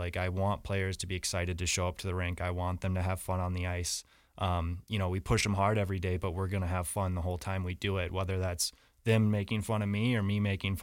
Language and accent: English; Cottage Grove, Minnesota, United States; So I'm originally from right outside of the Twin Cities in Minnesota, a little smaller town called Cottage Grove